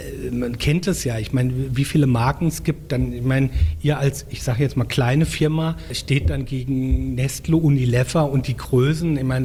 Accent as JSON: {"language": "German", "region": "Rhineland-Palatinate", "country": "Germany", "said": "bei uns in Rheinhessen sagt man Bettinger, ein Teig mit Erdbeeren drauf."}